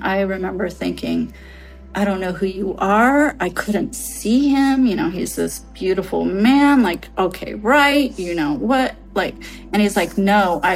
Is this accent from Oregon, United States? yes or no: no; Redwood City, California, United States; born there; And the reason is because I was born in Redwood City.